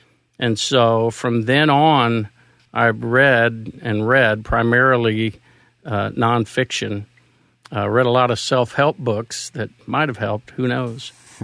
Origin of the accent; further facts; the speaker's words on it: Houston, Texas, United States; also born or lived in New Jersey; Houston. I was born in New Jersey, but my mom's Mobile, Alabama. My dad's from East Texas.